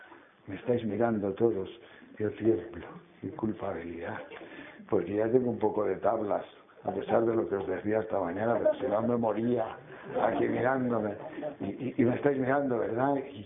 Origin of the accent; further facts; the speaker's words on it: Castile and León, Spain; en mis 60 y tantos años yo he visto que cambia tanto, porque yo cuando iba en mi pueblo de León, de niño, de jovencito